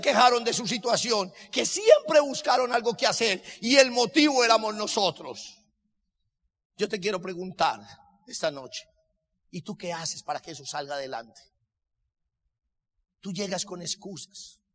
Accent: Pensilvania, Caldas, Colombia; now in Bogotá, Colombia; Yo salgo de mi pueblo y me voy a Bogotá.

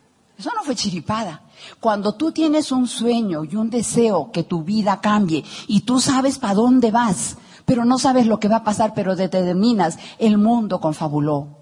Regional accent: Lima, Peru; moved away as an adult; vengo de Lima, pero estoy perdida, no sé cómo llegar

